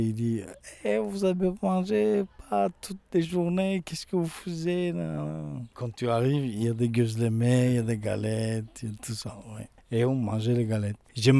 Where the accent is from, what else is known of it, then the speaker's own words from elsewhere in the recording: Turkey; French is a second language; moved away as an adult; also born or lived in Germany; now in France; Je suis né en Allemagne. Après, je suis parti en 1995 en Turquie parce que ma mère, mon père, ils sont séparés. Et j'ai vécu jusqu'à la fin des lycées en Turquie.